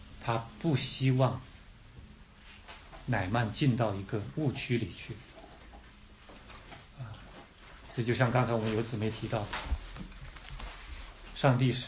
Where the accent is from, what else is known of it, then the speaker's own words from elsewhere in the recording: Northeast, China; accent: Northeastern Mandarin; 用我们东北话说